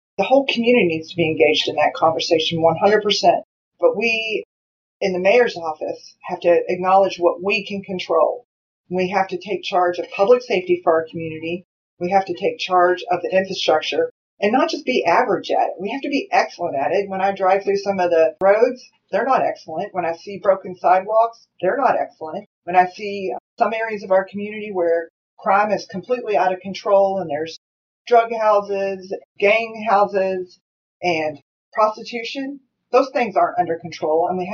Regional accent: Louisville, Kentucky, United States; I am a native Louisvillian and was born and raised in the Hikes Point area, was adopted to Catholic Charities, and it's a very middle-class family.

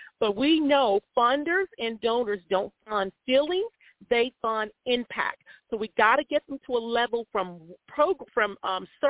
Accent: West Palm Beach, Florida, United States; born there; Well, I was born here. I was born in West Palm Beach, Florida, right at Good Samaritan Hospital.

